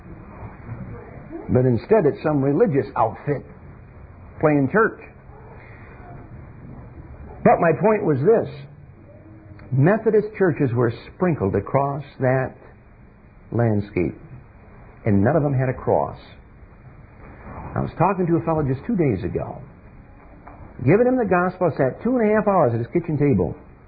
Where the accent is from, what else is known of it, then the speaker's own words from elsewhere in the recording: Michigan, United States; I came from Michigan. And I lived in a rural area for a while.